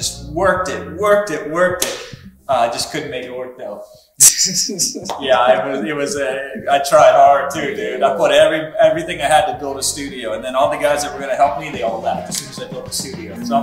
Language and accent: English; Muscatine, Iowa, United States; I'm from Iowa, believe it or not. Muscatine, Iowa, a little tiny town on the river there.